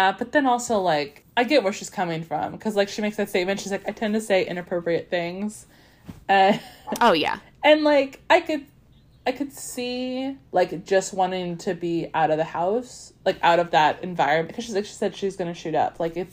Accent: Ireland; as an Irish person, that was not, like, a celebration wake.

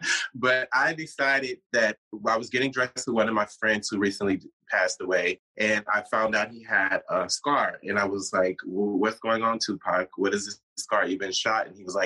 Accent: Austin, Texas, United States; Well, I'm from Austin, Texas.

